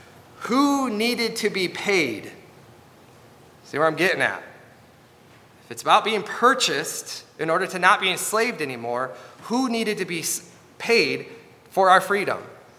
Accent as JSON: {"language": "English", "region": "Michigan", "country": "United States", "tie": "born or raised there", "said": "It was in my neighborhood that we would always walk to growing up in Michigan."}